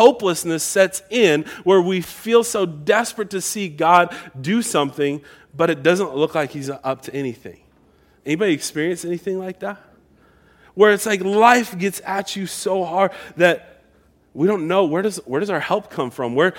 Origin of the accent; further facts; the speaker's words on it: Pacific Northwest, United States; I grew up in the Northwest where it wasn't sunshiny all the time